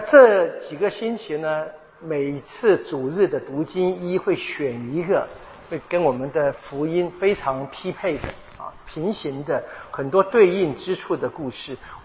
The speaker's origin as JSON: {"language": "Chinese", "country": "Taiwan", "tie": "born or raised there", "said": "特别我在眷村里面长大嘛，这印象非常深啊"}